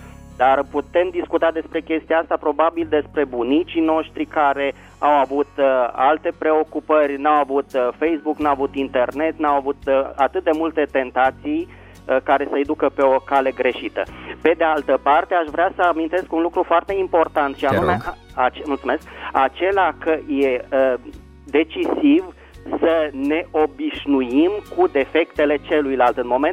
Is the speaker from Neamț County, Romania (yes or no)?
no; Bucharest, Romania; din București.